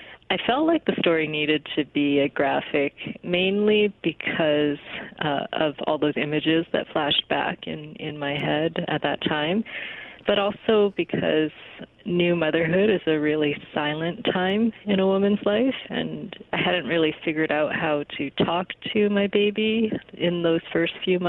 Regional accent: Canada; born there; Yeah, I am Chinese Canadian, and so I was born in Canada to Chinese immigrants

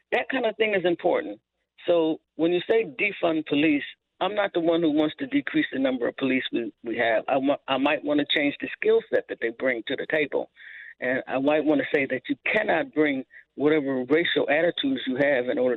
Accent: United States; I'm from Erie County. There are a lot of Republicans in my county

